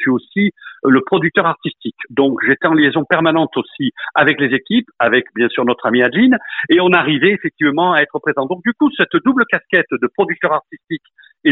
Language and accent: French; Corsica, France; car je suis corse d'origine